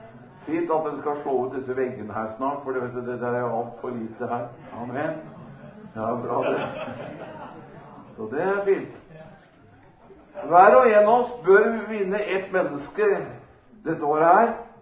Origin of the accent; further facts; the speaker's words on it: Lillehammer, Innlandet, Norway; når jeg vokste opp på Fåberg, det var i Lillehammer kommune